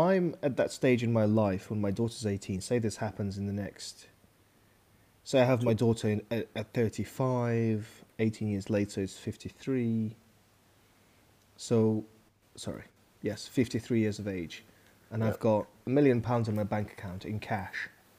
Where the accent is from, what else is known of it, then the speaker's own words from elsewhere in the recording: China; Because I come from China... It would be maths.